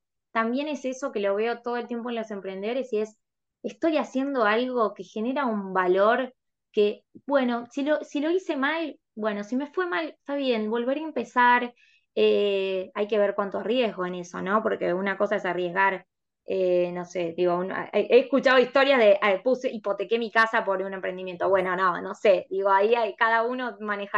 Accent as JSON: {"language": "Spanish", "country": "Argentina", "said": "a mí, como argentina, me llena de orgullo"}